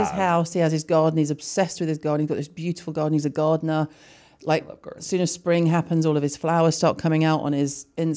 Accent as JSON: {"language": "English", "region": "England", "country": "United Kingdom", "said": "I would never even say it because I'm too English."}